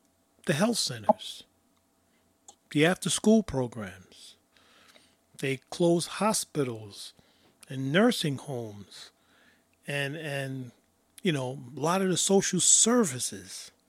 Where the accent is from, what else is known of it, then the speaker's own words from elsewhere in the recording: Brooklyn, New York, United States; growing up in Bed-Stuy, Brooklyn, when our brothers are under stress, the neighborhood came together and took care of them.